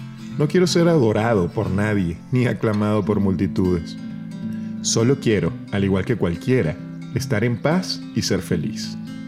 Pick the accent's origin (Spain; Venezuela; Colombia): Venezuela; now in United States; soy venezolano y vivo en Estados Unidos. Al igual que millones de personas de todo el mundo, me convertí en inmigrante.